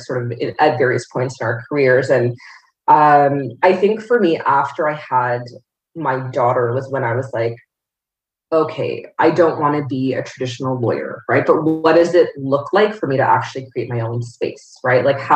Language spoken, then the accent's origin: English; Scarborough, Ontario, Canada; So I grew up in Scarborough